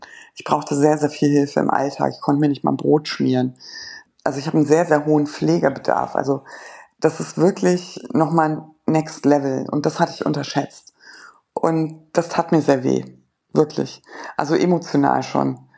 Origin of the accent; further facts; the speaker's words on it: Hamburg, Germany; now in Kiel, Germany; Ich komme ja eigentlich aus Hamburg, bin dann per Noteinweisung in Kiel gelandet